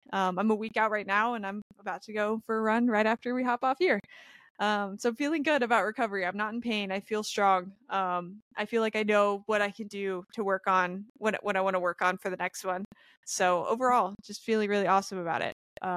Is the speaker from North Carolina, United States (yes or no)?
no; Cottage Grove, Oregon, United States; I'm from the West Coast originally. I lived grew up in a little town called Cottage Grove, which is 20 minutes south of Eugene. And So I'm really excited to run in my home state.